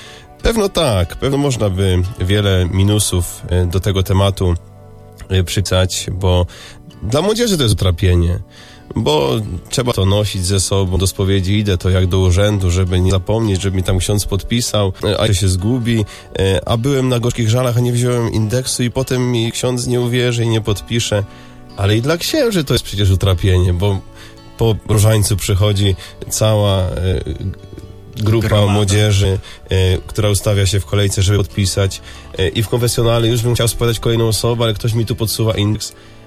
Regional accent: southern Poland, Poland; pochodzę też z południa Polski i drugi rok studiuję tutaj w Toruniu dziennikarstwo i teologię moralną.

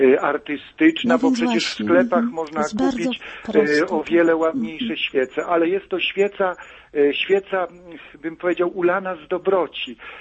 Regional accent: Podlaskie Voivodeship, Poland; Pani redaktor, ja wychowałem się na wsi, tutaj na Podlasiu.

